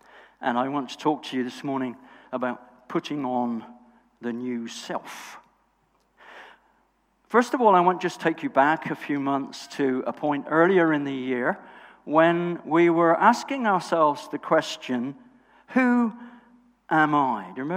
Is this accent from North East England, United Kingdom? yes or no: yes; Sunderland, North East England, United Kingdom; I said, "I come from Sunderland."